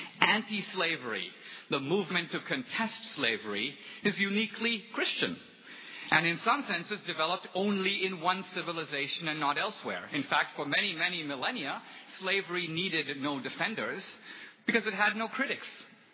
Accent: India; When I grew up in India, we learned a proverb that says, in effect, that tears of strangers are only water.

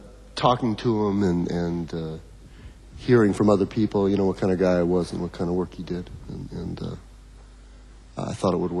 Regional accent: New Orleans, Louisiana, United States; also born or lived in Los Angeles; But I was born, then moved to New Orleans when I was like 2 days old.

